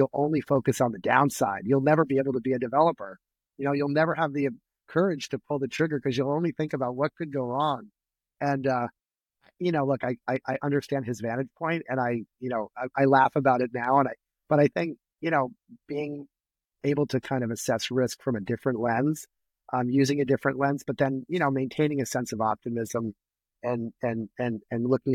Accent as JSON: {"language": "English", "town": "Darien", "region": "Connecticut", "country": "United States", "tie": "born or raised there", "said": "I grew up in Darien. So it's really been kind of a privilege to be able to work on this transformational project that, you know, has profound impact on my hometown, where I grew up, and actually where I'm now raising"}